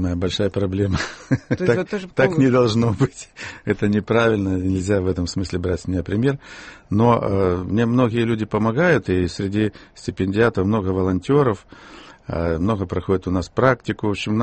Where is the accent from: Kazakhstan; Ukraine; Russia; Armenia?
Ukraine; moved away as an adult; я из провинции приехал, я родился на Украине, уже поступал в Москву, в вуз поступал, а училище и школу заканчивал там.